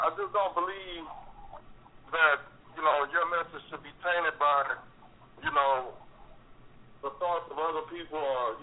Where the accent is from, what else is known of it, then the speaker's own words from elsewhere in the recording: Louisiana, United States; And I'm sure that's going to happen because we're from Louisiana, so